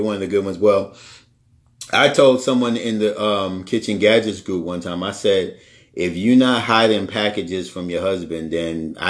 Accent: New York, United States; listen, I'm from New York. I've never had, my mom had a little charcoal grill in our backyard.

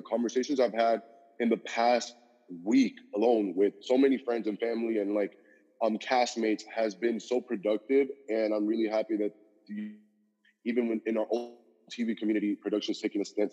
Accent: Cuba; first language Spanish; English is a second language; also born or lived in Miami, United States; get this Latin Miami kid out of freaking, literally, from Cuba, legit. Like, I grew up, you know, my first language was Spanish.

